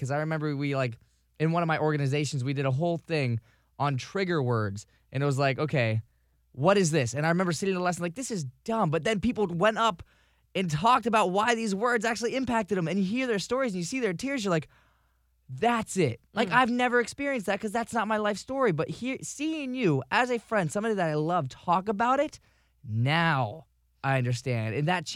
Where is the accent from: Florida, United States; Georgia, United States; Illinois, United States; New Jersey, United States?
Florida, United States; Vero Beach; now in Tampa, United States; It's like, you know, by moving to Tampa Bay from Vero Beach, my hometown, my eyes were just completely open because I was now surrounded by people that had different life stories than me.